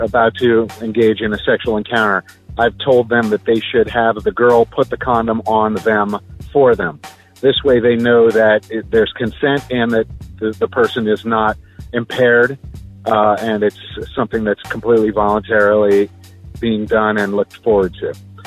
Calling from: Florida, United States; I'm calling from Central Florida.

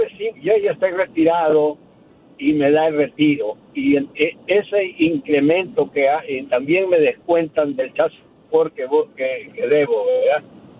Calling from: Houston, Texas, United States; De Houston.

